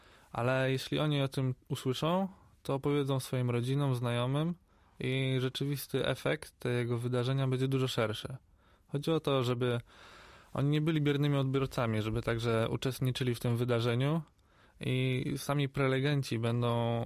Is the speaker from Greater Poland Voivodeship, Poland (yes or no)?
no; Żary, Lubusz Voivodeship, Poland; a ja pomyślałem, żeby zrobić coś u siebie w Żarach, skąd pochodzę i gdzie mieszkam.